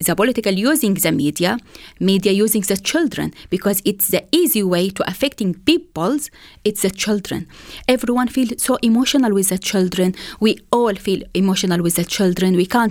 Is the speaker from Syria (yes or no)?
yes; Syria; English is a second language; moved away as an adult; now in United Kingdom; I'm from Syria. I arrived to England in 2015 as a refugee, and the journey, it wasn't that easy.